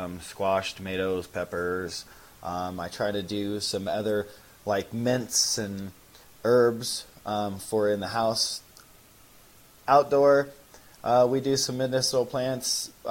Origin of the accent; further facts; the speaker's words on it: Iowa, United States; growing up in Iowa, around farmers, trying to learn, you know, understand cultivation.